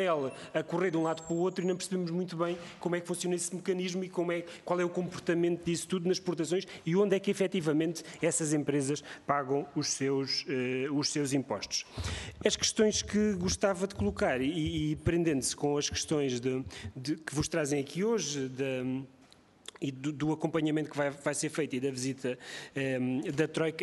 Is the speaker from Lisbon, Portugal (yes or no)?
no; Beja, Portugal; do distrito onde eu venho, de Beja